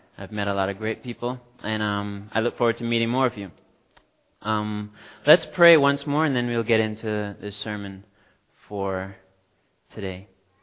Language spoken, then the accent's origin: English; Cayman Islands; I'm from the Cayman Islands, down in the Caribbean. It's south of Cuba and west of Jamaica.